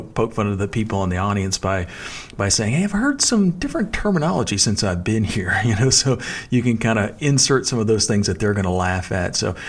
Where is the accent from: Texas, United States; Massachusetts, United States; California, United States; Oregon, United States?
Texas, United States; accent: Texas drawl; especially when folks find that I'm from Texas and they kind of hear my Texas drawl